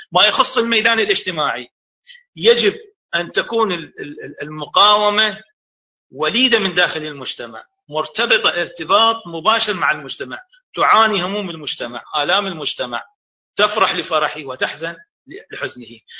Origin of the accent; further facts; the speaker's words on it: Iraq; نحن من العراق ونطرح كمثال يعني الواقع السياسي في العراق